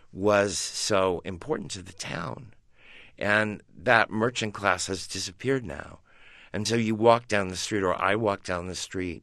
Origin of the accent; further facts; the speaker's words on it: Paris, Missouri, United States; Well, when I grew up in Paris, Missouri, it was a town where it was a town run by merchants.